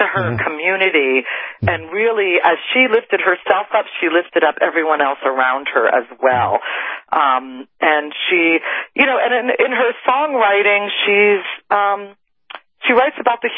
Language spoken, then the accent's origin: English; Cincinnati, Ohio, United States; Well, I grew up in Cincinnati, and I was a huge country music fan and loved … growing up.